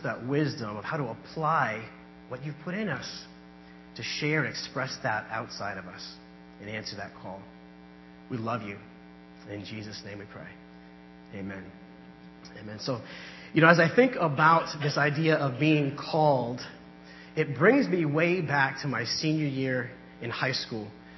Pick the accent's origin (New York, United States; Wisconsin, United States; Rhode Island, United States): Rhode Island, United States; Johnston; And I'm a native Rhode Islander. I grew up in Johnston, right down the street over here, attended South Attleboro Assembly of God.